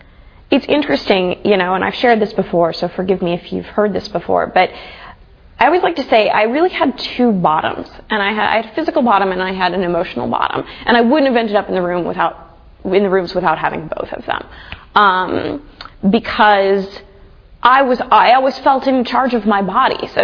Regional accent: Ohio, United States; I grew up in Ohio where there's a lot less lights than here, so there's a lot more stars.

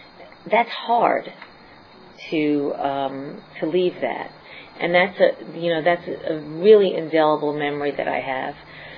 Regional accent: New York, United States; I grew up in New York, as you can hear, and I grew up in a Jewish family with very unhappy parents

